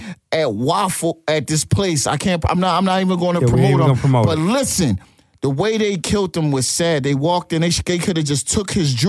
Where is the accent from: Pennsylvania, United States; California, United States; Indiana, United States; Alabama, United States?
Pennsylvania, United States; Philadelphia; I'm saying it because I'm from Philadelphia